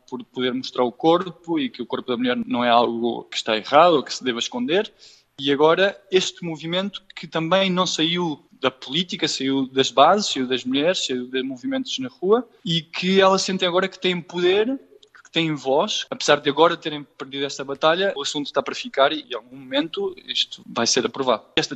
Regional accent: Portugal; para mim, inclusive, como português, Portugal é um país católico, conservador também

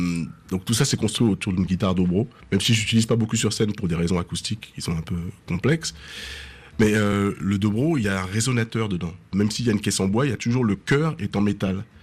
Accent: Guadeloupe; en tant que Guadeloupéen

